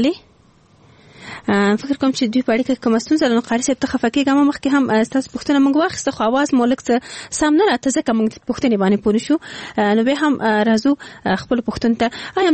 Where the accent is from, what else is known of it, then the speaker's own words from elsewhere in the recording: Afghanistan; زه د افغانستان توخی یم.